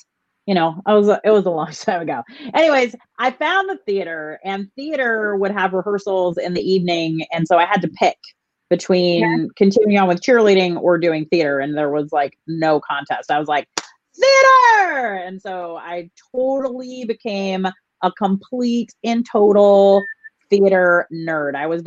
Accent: Placerville, California, United States; No, I'm from Northern California, a place called Placerville, which is near Lake Tahoe, or sort of in between Sacramento and Lake Tahoe. Small town.

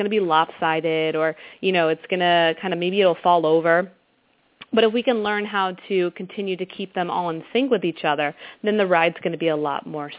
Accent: Pennsylvania, United States; born or raised there

